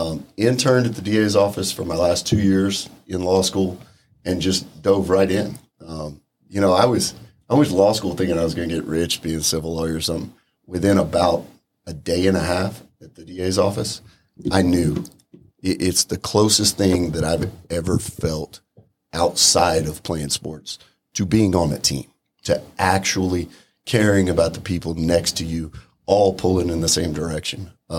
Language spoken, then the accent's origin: English; Houston, Texas, United States; Lifelong Houstonian. Born and raised in Houston, Harris County.